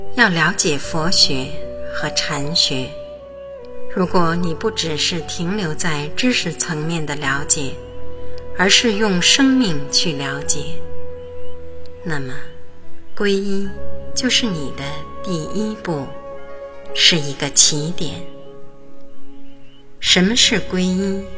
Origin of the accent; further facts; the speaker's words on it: China; 当然，我们中国人会说，啊，我的妈呀。